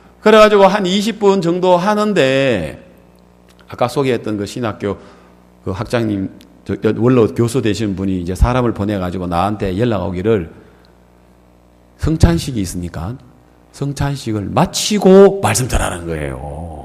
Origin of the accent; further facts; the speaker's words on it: South Korea; 저는 한국에서 온 목사인데